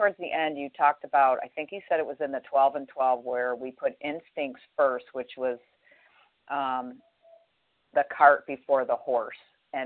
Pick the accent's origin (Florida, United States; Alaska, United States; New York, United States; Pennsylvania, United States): Florida, United States; I'm from Florida.